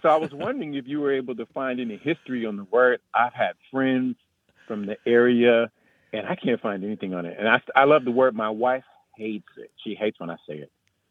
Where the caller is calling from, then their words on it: Huntsville, Alabama, United States; I'm calling from Huntsville, Alabama.